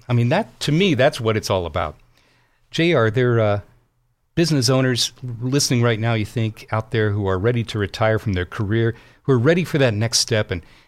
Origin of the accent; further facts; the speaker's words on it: Colorado, United States; the hardware store owner in Colorado, my home state.